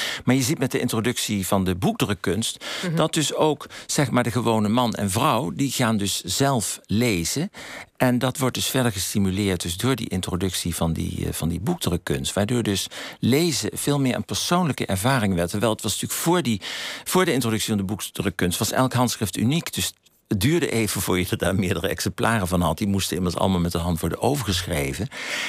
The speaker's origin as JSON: {"language": "Dutch", "region": "Limburg", "country": "Netherlands", "tie": "born or raised there", "also_born_or_lived": "Nijmegen", "said": "ik ben opgegroeid in Limburg, voor de goede orde. Ik ben in Nijmegen geboren, dus voor de Limburgers ben ik geen echte. Maar ik voel me wel verwant met die provincie, omdat ik mijn hele jeugd er heb doorgebracht."}